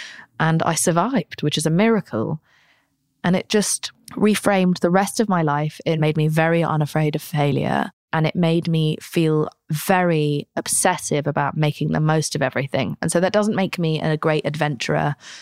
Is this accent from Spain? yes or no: yes; Spain; I grew up in Spain.